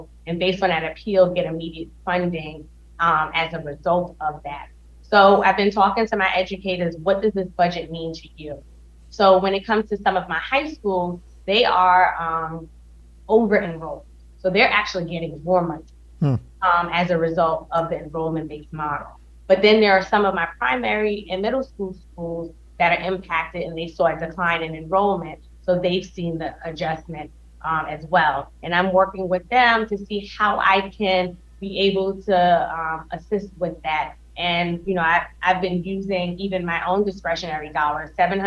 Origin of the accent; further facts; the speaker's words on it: St. Albans, New York, United States; So actually, I grew up in St. Albans, but I've been living in the Rockaways for the past 15 years.